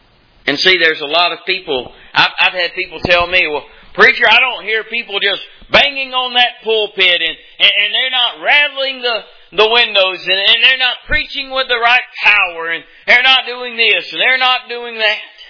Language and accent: English; Mississippi, United States; if you want to speak correct English. I'm from Mississippi.